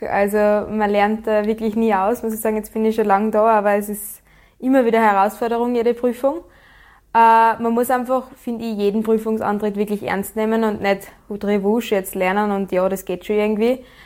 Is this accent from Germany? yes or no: no; Frohnleiten, Styria, Austria; bin 26 Jahre alt, bin aus Fronleiten